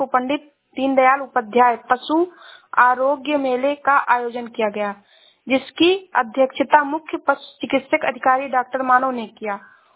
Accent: Uttar Pradesh, India; मैं जिला श्रावस्ती से हूँ।

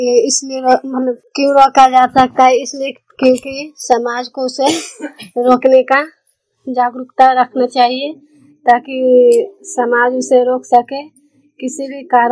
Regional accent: Nagarnausa, Bihar, India; मेरा घर नगर नौसा है, जिला नालंदा के रहने वाली हूँ।

